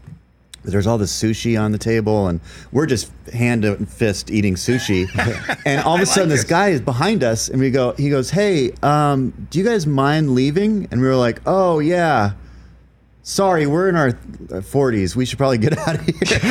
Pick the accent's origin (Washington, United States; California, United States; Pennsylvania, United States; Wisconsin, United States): Washington, United States; Seattle; also born or lived in Portland, United States; But also, I'm from Seattle. I'm used to losing, you know, from Portland as well.